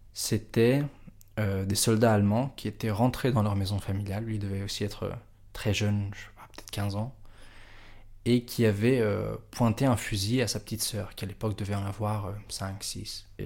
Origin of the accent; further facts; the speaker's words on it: Brussels, Brussels-Capital Region, Belgium; je suis d'origine italo-grecque, je suis né, j'ai grandi à Bruxelles